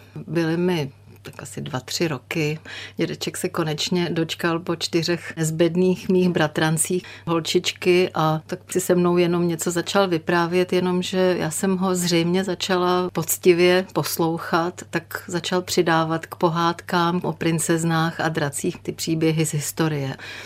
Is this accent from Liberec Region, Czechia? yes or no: no; Tábor, South Bohemian Region, Czechia; now in Prague, Czechia; mám napsané v občance místo narození Praha a žiju tady, ale v Táboře jsem prožila většinu svého dětství